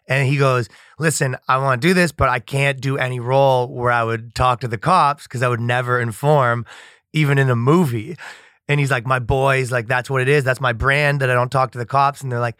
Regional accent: Ajax, Ontario, Canada; I'm from Ajax, right outside of Toronto

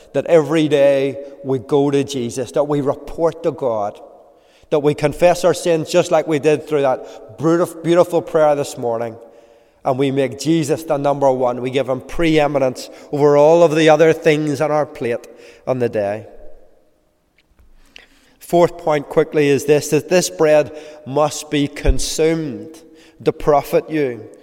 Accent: Belfast, Northern Ireland, United Kingdom; When I grew up in East Belfast

